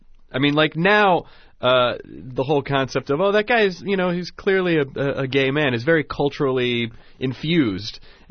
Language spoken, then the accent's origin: English; Tennessee, United States; Well, I grew up in the South, you know. I grew up in Tennessee, and so bands like